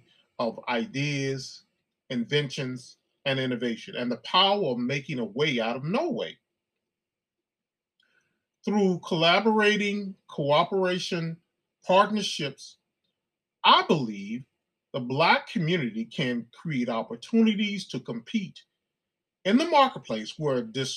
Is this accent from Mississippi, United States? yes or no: yes; Mississippi, United States; As a Black man born and raised in the Mississippi Delta, I understand the value of hard work.